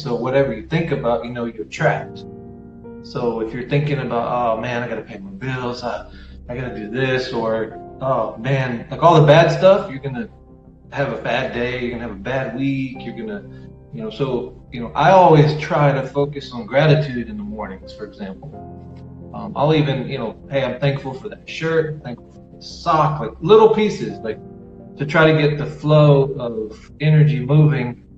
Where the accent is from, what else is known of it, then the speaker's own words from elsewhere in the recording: Atlanta, Georgia, United States; from Atlanta, Georgia.